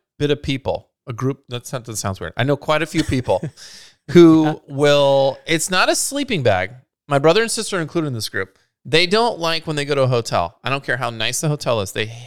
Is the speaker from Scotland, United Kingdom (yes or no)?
yes; Scotland, United Kingdom; As a Scottish individual, I am offended